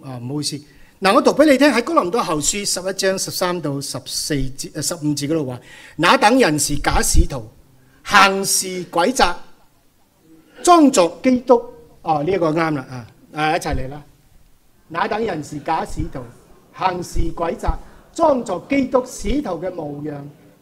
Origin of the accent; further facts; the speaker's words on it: China; 实际上我们想到魔鬼的时候，很多时候特别我们中国人一想到鬼啊，鬼是怎样啊，好多人害怕